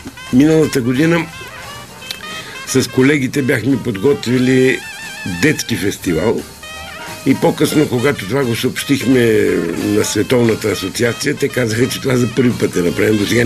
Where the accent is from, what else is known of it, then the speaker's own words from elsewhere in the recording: Shumen, Shumen Province, Bulgaria; born there; Аз съм роден в Шумен.